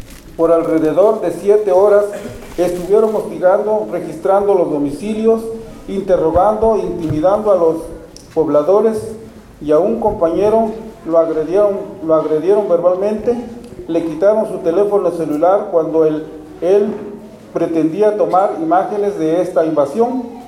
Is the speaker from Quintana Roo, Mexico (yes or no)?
no; San Pablo Cuatro Venados, Oaxaca, Mexico; cuando todo y cada uno de nosotros somos originarios de San Pablo, Cuatro Venados.